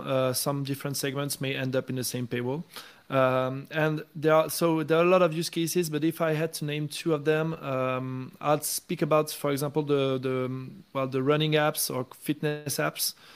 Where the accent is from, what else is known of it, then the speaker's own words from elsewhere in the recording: France; My home country in France, you need to disclose.